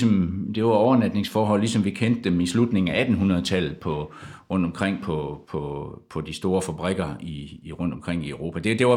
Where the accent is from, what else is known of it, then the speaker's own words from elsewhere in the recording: Esbjerg, Region of Southern Denmark, Denmark; Jeg kommer jo fra Esbjerg, så det er rigtig flovt.